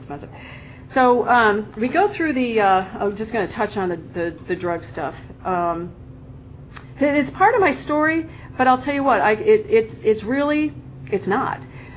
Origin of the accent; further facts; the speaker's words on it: Connecticut, United States; I'm unique too because I'm from Connecticut and I'm born and raised, and I'm not a Yankee. I'm a Southern New Englander.